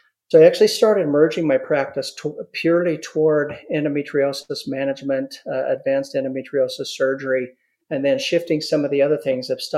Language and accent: English; Utah, United States; I'm actually a Utah native, born and raised in Utah.